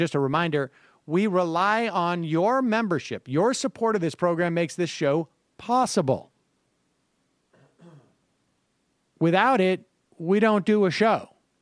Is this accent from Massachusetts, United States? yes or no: yes; Massachusetts, United States; Well, I'm from Massachusetts